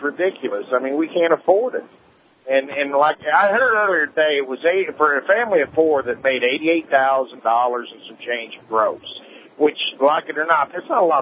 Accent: Appalachia, United States; I like that. I'm Appalachian American.

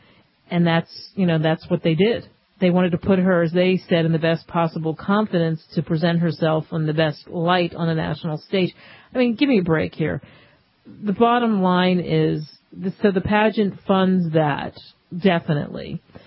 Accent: New York, United States; also born or lived in Philadelphia, Pennsylvania; I grew up in New York, Philadelphia, so been to the Empire State Building.

